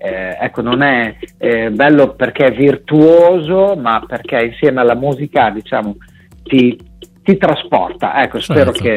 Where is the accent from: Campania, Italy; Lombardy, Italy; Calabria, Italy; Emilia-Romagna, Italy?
Emilia-Romagna, Italy; Cesenatico; Abbiamo scelto questo altro luogo di Cesenatico, del mio paese